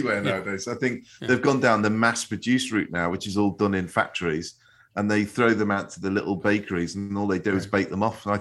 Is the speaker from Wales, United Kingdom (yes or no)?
no; Liverpool, North West England, United Kingdom; where I grew up in Liverpool, in our chip shops, our fish and chip shops, you used to get, you could get a portion of chips and then you get what they call a bin lid.